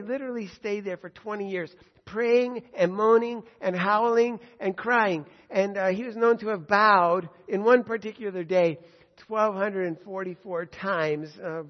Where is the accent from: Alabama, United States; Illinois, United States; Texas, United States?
Illinois, United States; Chicago; I grew up in Chicago. We had Loyola University, which is a pretty big deal.